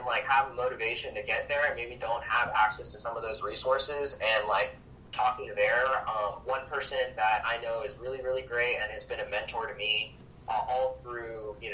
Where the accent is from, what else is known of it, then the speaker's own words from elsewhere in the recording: New York City, New York, United States; Funny enough, we grew up in New York together, and so a lot of, like, you know, growing up in New York City and Queens, like, kind of had a similar upbringing, and also, like, the first generation American experience.